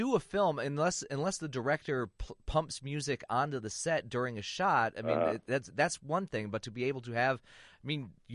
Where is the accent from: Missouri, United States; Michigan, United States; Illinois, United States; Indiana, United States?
Michigan, United States; Flint; Yes, I grew up in Flint. Got out with all my fingers.